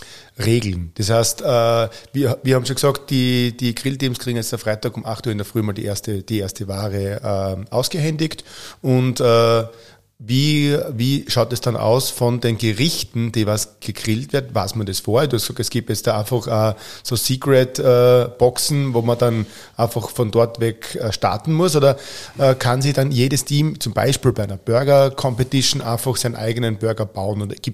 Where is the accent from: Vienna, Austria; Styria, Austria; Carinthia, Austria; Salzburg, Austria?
Styria, Austria; Und wir als Steirer können echt extrem stolz sein